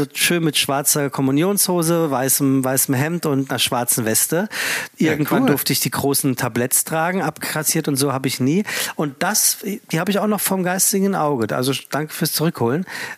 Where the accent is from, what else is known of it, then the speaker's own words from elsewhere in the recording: Frankfurt, Hesse, Germany; Ich bin gebürtiger Frankfurter und zwar wirklich Frankfurt, also nicht Gießen, Fulda, Kassel oder so ein Quatsch. Frankfurt und zwar Hiptebach, auch nicht in Sachsenhausen, was Triptebach wäre, sondern ich bin waschechte Frankfurter.